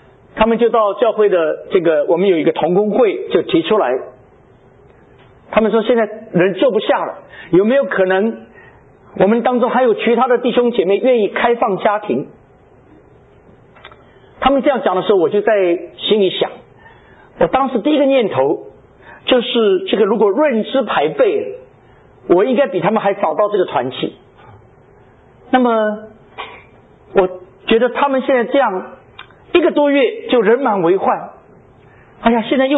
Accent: China; now in Germany

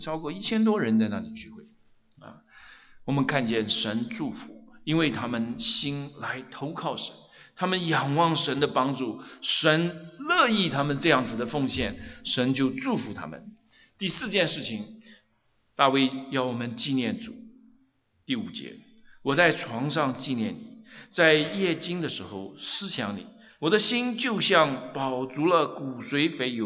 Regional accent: China; 我们中国人

